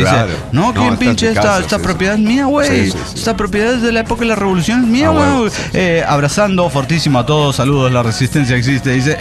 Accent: Nicaragua; ¿Y por qué pasa esto? ¿Es porque soy nicaragüense?

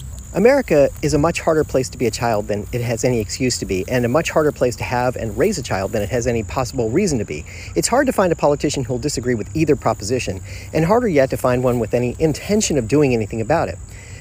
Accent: Florida, United States; For me personally, I was raised in Florida. I went to Disney as a youngster, and I've been going for 50 years.

